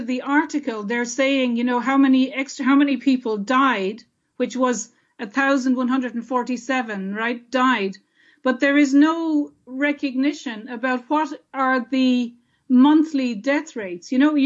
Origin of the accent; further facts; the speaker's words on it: Ireland; I think what we as Irish people need to review